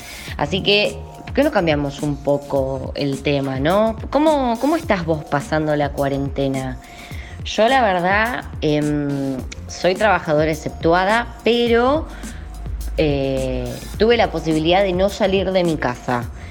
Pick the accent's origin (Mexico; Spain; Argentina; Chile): Argentina; Buenos Aires; porque yo soy de Caballito.